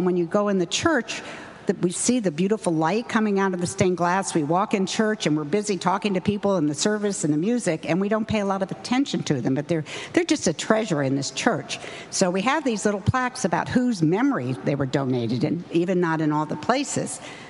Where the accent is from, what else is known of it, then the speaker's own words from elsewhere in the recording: United States; I'm not a medieval scholar. I'm American, and modern art is my subject